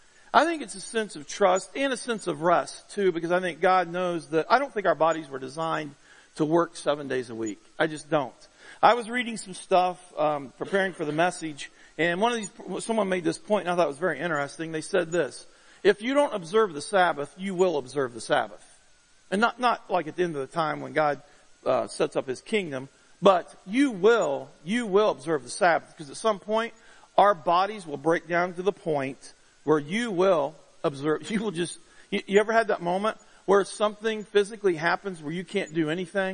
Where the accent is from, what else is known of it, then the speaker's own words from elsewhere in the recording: West Virginia, United States; I grew up in West Virginia where they had the blue laws.